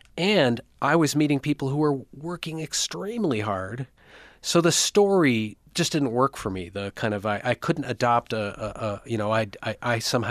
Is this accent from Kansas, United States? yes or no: no; Detroit, Michigan, United States; It may have started actually when I was seven, because I grew up in Detroit in a very, very wealthy suburb, and I could see the gap between where I lived and Detroit.